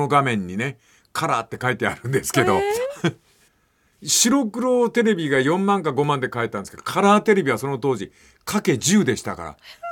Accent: Fukuoka, Japan; 私は小学校4年生10歳でございました。1959年、博多の町外れの貧しい家、タバコ屋だった私の家であります。

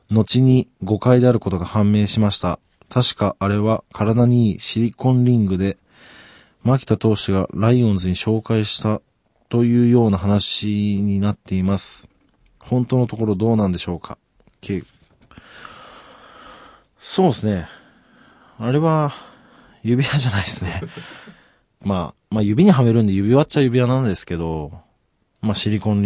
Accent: Yaizu, Shizuoka, Japan; その、作ってる会社が自分の地元の焼津なんで、その焼津でも自分の住んでるところがちょっと近めのところだと思うんで、

